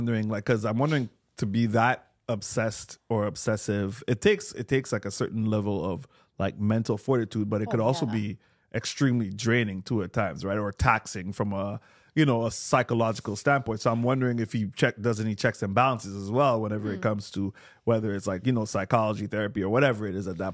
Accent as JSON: {"language": "English", "country": "Trinidad & Tobago", "said": "Like I said, seeing as like the country I'm from, you could be anything and be Miss Trinidad"}